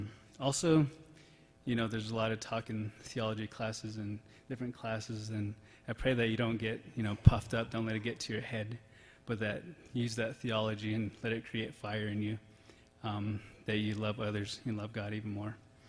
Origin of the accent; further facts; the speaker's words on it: New Mexico, United States; I'm from New Mexico, and my journey started here 3 years ago.